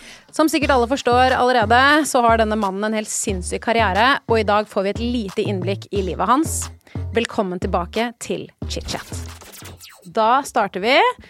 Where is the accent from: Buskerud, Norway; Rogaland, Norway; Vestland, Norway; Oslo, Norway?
Oslo, Norway; rett ved der hvor jeg oppvokst faktisk.